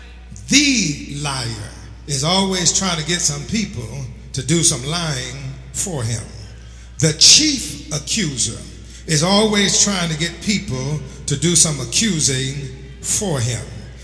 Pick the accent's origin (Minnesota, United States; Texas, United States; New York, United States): New York, United States; accent: New York; My New York accent might be messing this up for your ear.